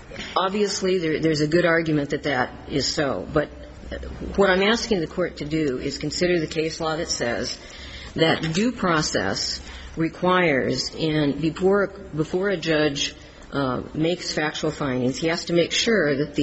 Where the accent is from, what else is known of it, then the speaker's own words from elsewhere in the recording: Phoenix, Arizona, United States; I'm a lawyer from Phoenix, Arizona